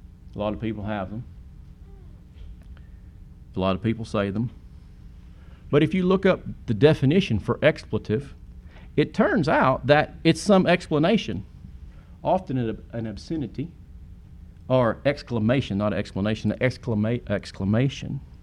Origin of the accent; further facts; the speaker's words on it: Atlanta, Georgia, United States; born there; now in Texas, United States; I wasn't born in Texas. I was born in Atlanta, Georgia. But I don't claim to be a Georgia peach.